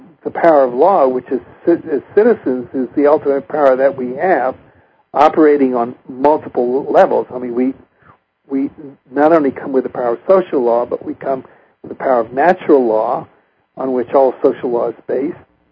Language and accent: English; Cuba; I was raised in Cuba because my mother's side of the family was Cuban